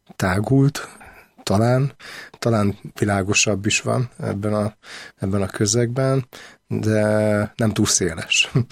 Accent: Nyíregyháza, Szabolcs-Szatmár-Bereg, Hungary; úgyhogy valahol vidéken születtem, Nyíregyházán, nagyon sokat voltunk az utcán

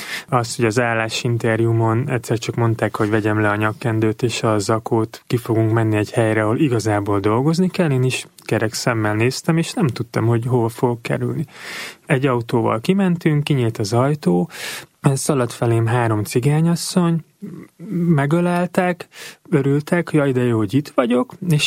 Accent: Budapest, Hungary; én Budapesten nőttem fel, egy, nem tudom, középosztálybeli családban

